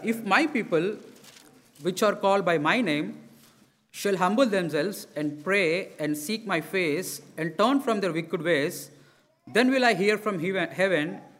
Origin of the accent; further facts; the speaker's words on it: India; English is a second language; So I was like, see, I'm from India, okay.